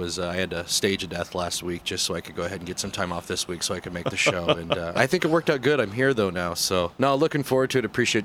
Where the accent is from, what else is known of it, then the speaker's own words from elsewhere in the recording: Aurora, Nebraska, United States; I grew up in Aurora, Nebraska. I mean, that's very similar to the whole Mayberry setting. Good old little town, you know, very tight-knit, family-oriented.